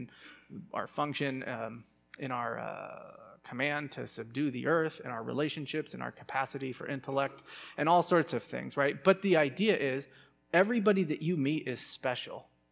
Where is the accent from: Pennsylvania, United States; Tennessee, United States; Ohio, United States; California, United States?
California, United States; San Francisco; I grew up in San Francisco, where the only thing that people grow is for smoking and not eating